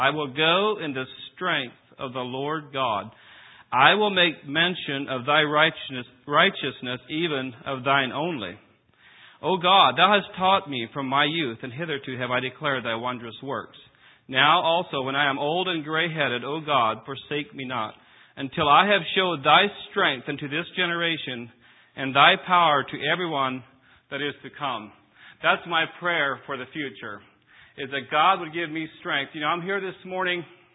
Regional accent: Iowa, United States; also born or lived in Michigan / North Carolina; now in Statesville, United States; I'm from Statesville, North Carolina. I grew up in central Iowa, married in Michigan, and ended up in North Carolina.

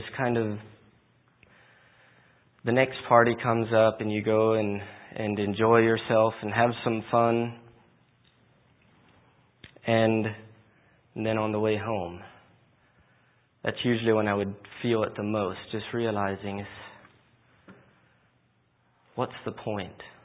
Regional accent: Missouri, United States; moved away as an adult; I grew up in Missouri. I was there until I was 19 years old.

